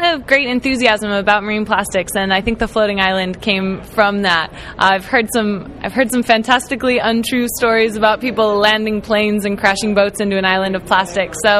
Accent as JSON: {"language": "English", "town": "Boise", "region": "Idaho", "country": "United States", "tie": "born or raised there", "also_born_or_lived": "Lafayette / Oregon", "lives_now": "Hawaii, United States", "said": "No, I'm originally from Boise, Idaho. I was born in Lafayette, Louisiana, grew up in Boise, Idaho, went to school in Oregon on the West Coast, and have been in Hawaii for about 3 years."}